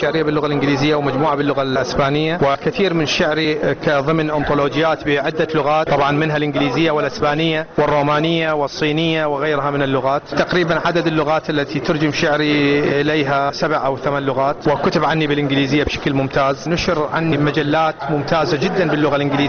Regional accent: Karbala, Karbala Governorate, Iraq; moved away; عن مدينتي كربلاء اللي بعد غيبة تقريبا 20 سنة اكتشفت أن هاي المدينة لم تعد كما تركتها، لم تعد مدينة فيها البراءة وفيها الهدوء

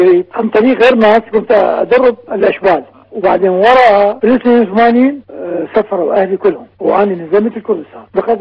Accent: Baghdad, Baghdad Governorate, Iraq; born there; ولاد بغداد

